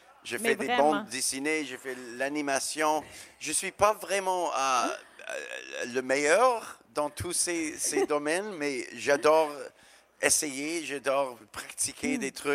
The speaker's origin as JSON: {"language": "French", "town": "Chelsea", "region": "Quebec", "country": "Canada", "said": "Je viens de... Chelsea, Québec, c'est juste à côté de Gatineau"}